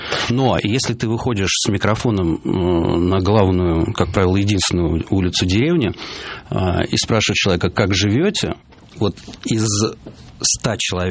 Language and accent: Russian; Moscow, Russia; Владимир Владимирович, мы москвичи, живем в другом государстве.